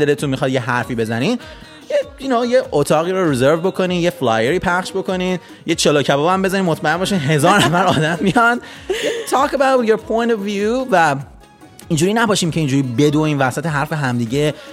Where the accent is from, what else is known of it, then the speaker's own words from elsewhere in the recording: Iran; چون ما همه ایرانی هستیم